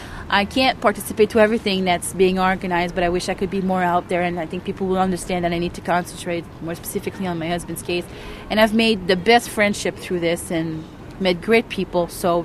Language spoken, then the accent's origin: English; Canada; Me as a Canadian, I should have at least have the right to know why my husband is being arrested.